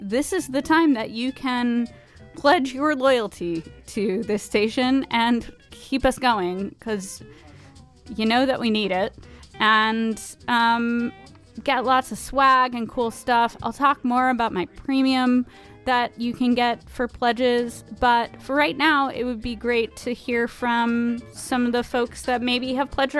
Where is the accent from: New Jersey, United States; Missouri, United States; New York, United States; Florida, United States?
New Jersey, United States; Jersey City; I grew up around here. I was born in Jersey City